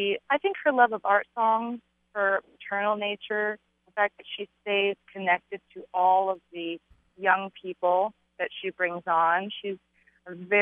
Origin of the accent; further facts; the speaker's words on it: California, United States; born there; So I was born in California. They met at Berkeley, but then they both got professorships here.